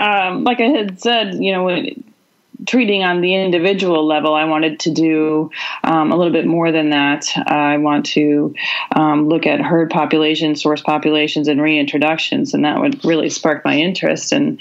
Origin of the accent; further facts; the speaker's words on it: Maryland, United States; Yeah. So I'm originally from Maryland.